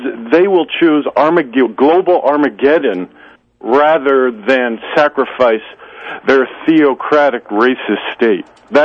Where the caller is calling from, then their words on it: New Haven, Connecticut, United States; from New Haven.